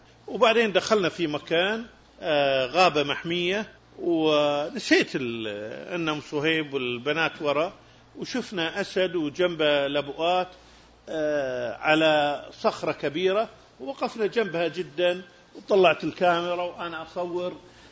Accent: Kuwait; قلت لهم أنا من الكويت والكويت بأرض مكة

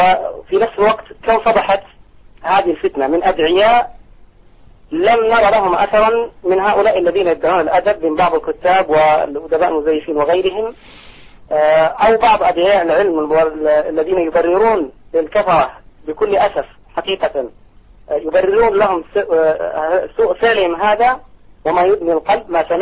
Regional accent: Saudi Arabia; كما يقال عندنا في السعودية

